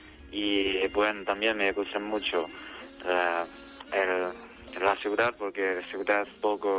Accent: China; Spanish is a second language; now in Spain; soy de China. Y bueno, y normalmente las profesores me llaman … es más fácil. Vivía en Madrid para aprender el idioma.

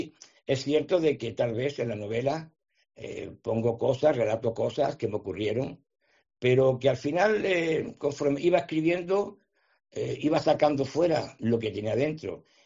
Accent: Spain; moved away; Mi vida no ha sido un camino de rosas desde que me fui de España

